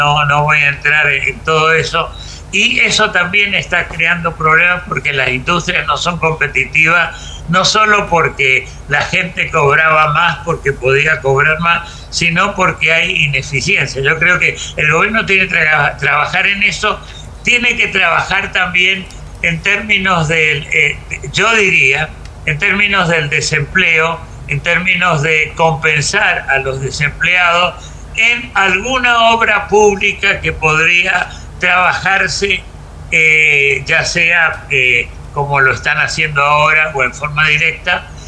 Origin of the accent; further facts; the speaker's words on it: Mendoza, Argentina; Claro, yo soy mendocino